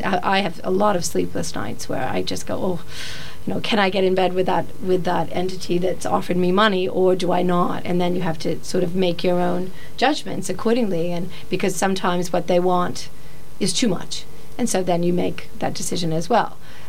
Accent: United States; now in London, United Kingdom; I'm American, but I've been here for 25 years.

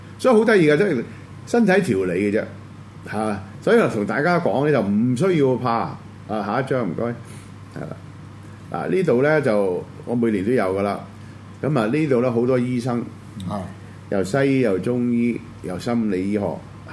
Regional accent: China; 啊，有黑有白，有我哋中國人，亦都有、印度人

